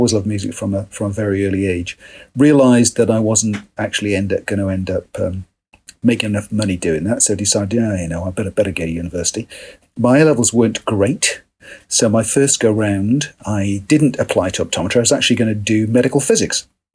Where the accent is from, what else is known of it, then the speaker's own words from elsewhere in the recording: Cwmbran, Wales, United Kingdom; So I was born and brought up in South Wales, so a place called Cwmbran, about 12, 30 miles away from Cardiff.